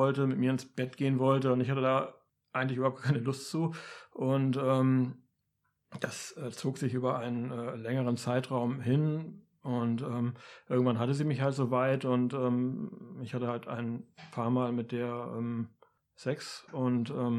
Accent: Hamburg, Germany; now in Berlin, Germany; Ursprünglich komme ich aus Hamburg und bin halt nach Berlin gezogen, habe über Freunde da eine WG gefunden.

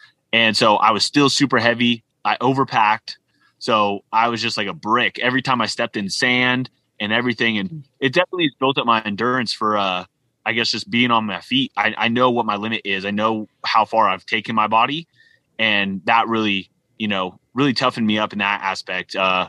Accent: United States; Chaz is from England and I was from America, and we all met on Instagram.

